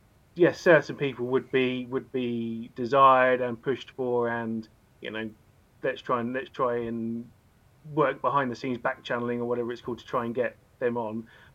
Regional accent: Newmarket, East of England, United Kingdom; Yes, well, I am born and bred in Newmarket

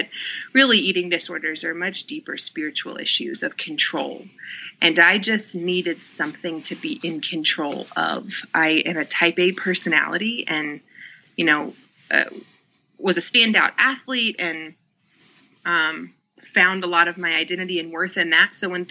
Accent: Southern US, United States; You know, I grew up in the Bible Belt. I'm in Atlanta and, it's just common.

